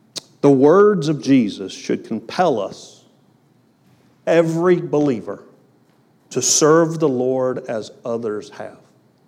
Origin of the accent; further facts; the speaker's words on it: United States; I'm glad I was born in the United States. But we are the laziest citizens on this planet.